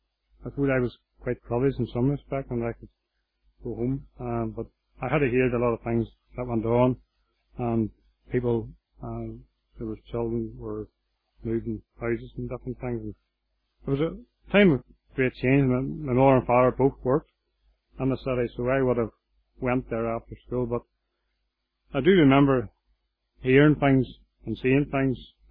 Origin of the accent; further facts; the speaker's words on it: Londonderry, Northern Ireland, United Kingdom; now in Portstewart, United Kingdom; I'm not from Port Stewart, like most people in Port Stewart. Most people come here to live, and I'm no exception to that. And I was brought up in Londonderry.